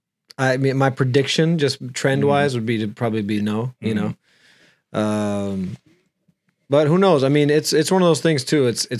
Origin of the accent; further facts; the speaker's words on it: Brazil; English is a second language; I'm from Brazil originally